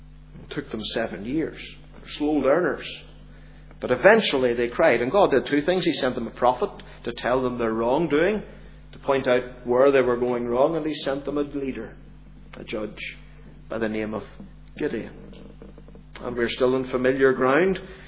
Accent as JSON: {"language": "English", "town": "Belfast", "region": "Northern Ireland", "country": "United Kingdom", "said": "because I'm from Belfast."}